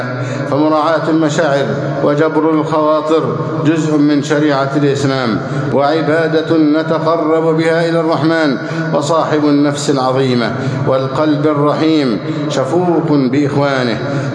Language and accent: Arabic; Egypt